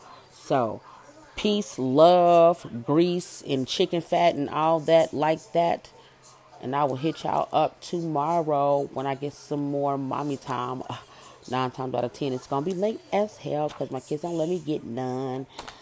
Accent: Oklahoma City, Oklahoma, United States; also born or lived in Texas; So I am from Oklahoma City. I currently live in none of your goddamn business. I will tell y'all that I used to live in Texas. Texas is my second home.

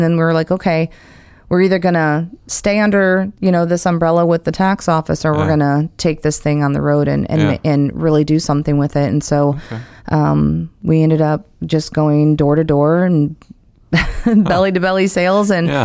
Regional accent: Michigan, United States; moved away; And, you know, I forget sometimes that I'm from Michigan because I just feel like I'm, you know, a Floridian.

